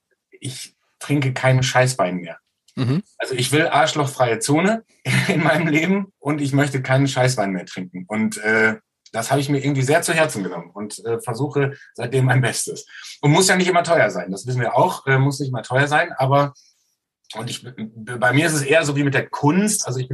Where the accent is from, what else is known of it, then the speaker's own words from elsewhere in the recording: Soest, North Rhine-Westphalia, Germany; Also zuerst mal komme ich aus einer Stadt, aus einer Kleinstadt, ich komme aus Soest in Westfalen